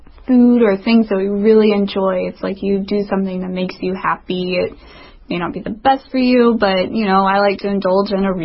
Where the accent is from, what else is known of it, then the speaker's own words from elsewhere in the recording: Montana, United States; I'm from Montana.